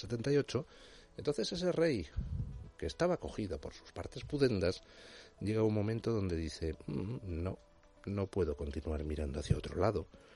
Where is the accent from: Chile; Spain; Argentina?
Spain; somos muchos los españoles